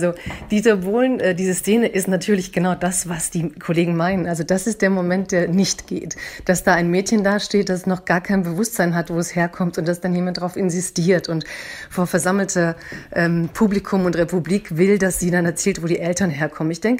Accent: Waiblingen, Baden-Württemberg, Germany; ich bin deutsch, ich komme aus Waiblingen, ich komme aus Schwaben.

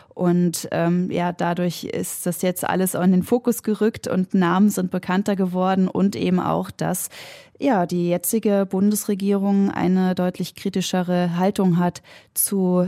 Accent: Germany; Und wenn sie dann wissen, wo ich herkomme, dann sind sie da doch meist sehr aufgeschlossen. Also wirklich die absolute Mehrheit ist, wow, schöne deutsche Autos, gute Qualität, Deutsche arbeiten immer so gewissenhaft und sind pünktlich.

